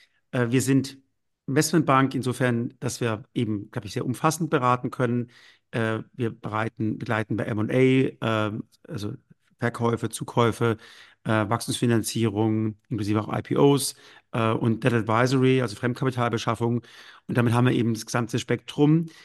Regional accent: Karlsruhe, Baden-Württemberg, Germany; bin aufgewachsen in Karlsruhe, habe da bei der Deutschen Bank ein duales Studium gemacht und habe dann noch Wirtschaftswissenschaft studiert in Witten-Herdecke und in Austin, Texas

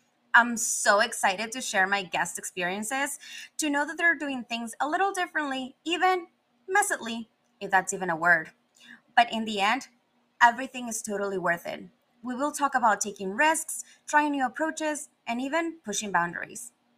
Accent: Ecuador; I was born and raised in Ecuador.

